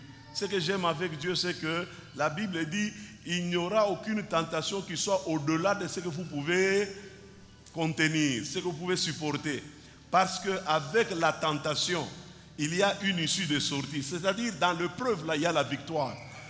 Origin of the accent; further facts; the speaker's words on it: Kinshasa, DR Congo; Chez nous, à Kinshasa, on dit, la vie appartient aux courageux.